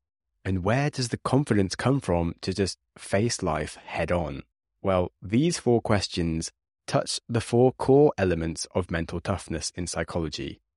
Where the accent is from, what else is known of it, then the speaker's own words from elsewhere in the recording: United Kingdom; accent: British; I am British and my British accent is awful.